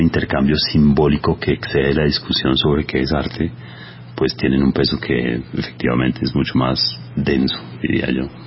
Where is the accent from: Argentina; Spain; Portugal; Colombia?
Colombia; Bogotá; born there; Yo soy bogotano de nacimiento y he vivido todo el tiempo en la ciudad, he vivido en diferentes ciudades.